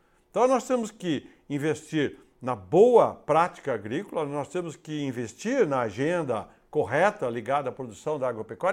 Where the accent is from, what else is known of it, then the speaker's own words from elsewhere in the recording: Araras, São Paulo, Brazil; aqui em Araras, no interior de São Paulo, que é minha terra natal.